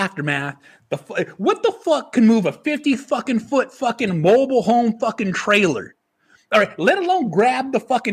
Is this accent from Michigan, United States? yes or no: no; California, United States; I'm from California.